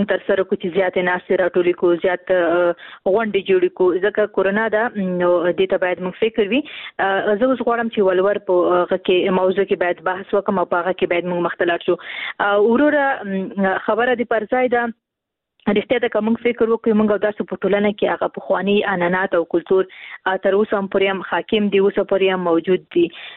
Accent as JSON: {"language": "Pashto", "region": "Khost", "country": "Afghanistan", "said": "ورور زه هم د خوست یم"}